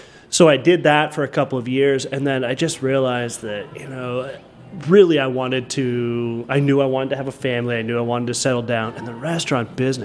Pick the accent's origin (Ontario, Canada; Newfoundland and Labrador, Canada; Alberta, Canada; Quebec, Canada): Ontario, Canada; So I came from the Niagara region, so just over the border, which it's got a substantial wine industry